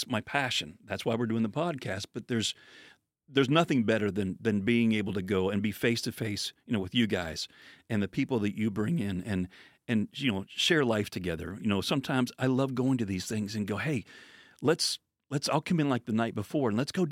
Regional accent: Pennsylvania, United States; I grew up in Pennsylvania, and I'd be getting like Chicago.

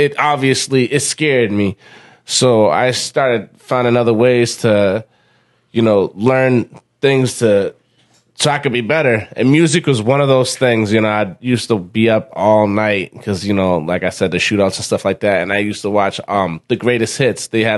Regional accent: Worcester, Massachusetts, United States; I come from Worcester, Massachusetts. I was born and raised in Worcester.

